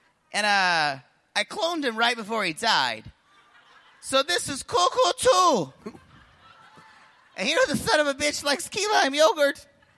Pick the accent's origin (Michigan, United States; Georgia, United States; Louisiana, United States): Michigan, United States; Grand Rapids; Because I'm from Michigan. I'm from Grand Rapids.